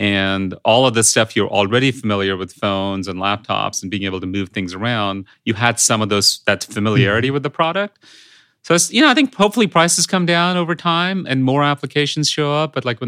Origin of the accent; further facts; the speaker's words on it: India; English is a second language; I grew up in India as a child of American pop culture. In fact, that's how I learned English. Like, I didn't learn it at schools.